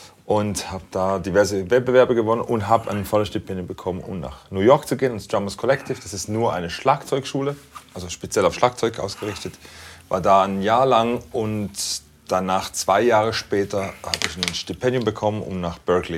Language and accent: German; Switzerland; moved away; Papa ist Italiener, Mama ist Schweizerin, aber aufgewachsen in der Schweiz. Ja. Aber zweisprachig